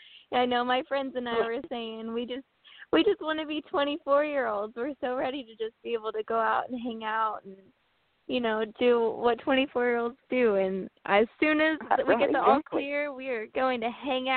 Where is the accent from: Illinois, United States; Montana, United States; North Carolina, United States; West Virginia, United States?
Illinois, United States; Paris; moved away; I always say the advice to leave my hometown, and I feel like that sounds so bad, because I do. I, like, truly love my hometown. I'm from Paris, Illinois.